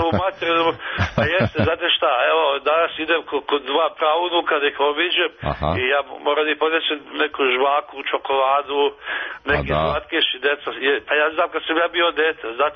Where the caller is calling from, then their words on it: Vladimirovac, Vojvodina, Serbia; Ja sam iz Vladimovca, vaš verni slušalac.